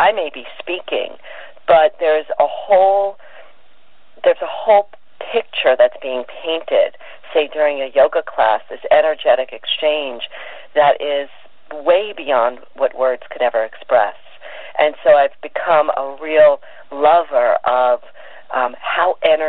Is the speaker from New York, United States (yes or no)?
yes; Brooklyn, New York, United States; I grew up in Brooklyn, in New York, and I remember sitting on subways with my mom